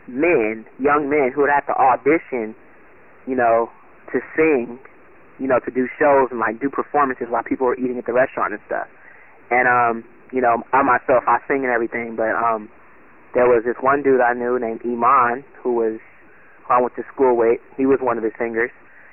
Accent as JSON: {"language": "English", "town": "Pasadena", "region": "California", "country": "United States", "tie": "born or raised there", "said": "it cuts back to my hometown, which is Pasadena, and I see the house that I grew, like, the house that I used to grew up"}